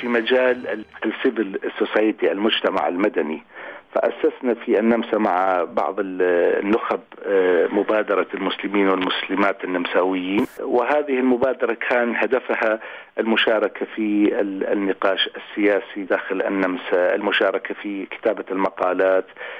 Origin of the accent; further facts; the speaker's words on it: Basra, Basra Governorate, Iraq; ترعرعت في البصرة، والبصرة هي ثغر العراق الباسم مثل ما يقولون، وذكرياتي في هذه المدينة ذكريات طيبة وجميلة جدا.